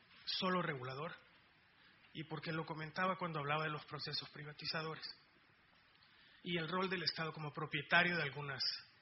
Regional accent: El Salvador; soy un periodista de El Salvador.

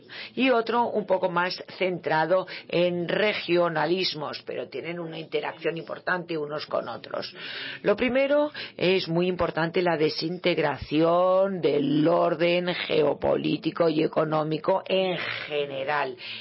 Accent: United States; now in Brussels, Belgium; yo soy americano, a pesar de vivir en Bruselas

